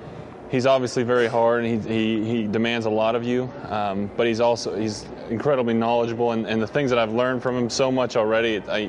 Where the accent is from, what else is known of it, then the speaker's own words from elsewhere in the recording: Colorado, United States; But as a kid, it was probably the Broncos since I'm from Colorado.